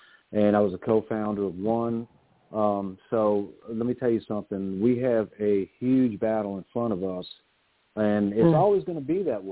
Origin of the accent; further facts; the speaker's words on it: New Orleans, Louisiana, United States; And I just want to say that's what I do here in my hometown of New Orleans.